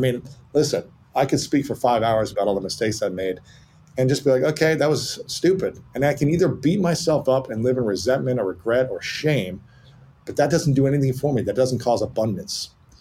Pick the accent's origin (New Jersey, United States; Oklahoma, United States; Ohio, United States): Ohio, United States; This is like stuff that would be against the code of an athlete, essentially, growing up in Ohio.